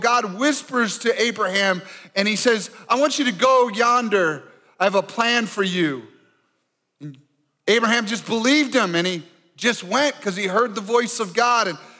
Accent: Michigan, United States; Where I grew up in Michigan, everybody said, go blue, and everybody go blue.

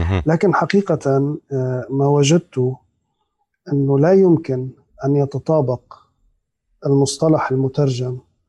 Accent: Syria; أحد المسائل بتقديري اللي اكتشفناها نحن كسوريين لم نفهم ذاتنا بشكل جيد حتى

